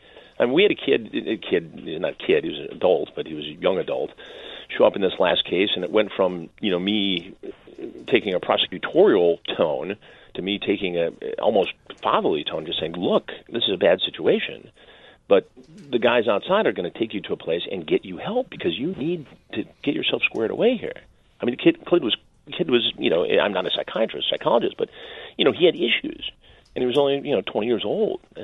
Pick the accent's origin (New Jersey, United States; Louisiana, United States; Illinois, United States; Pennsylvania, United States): Illinois, United States; Chicago; born there; I was born in Chicago. Actually.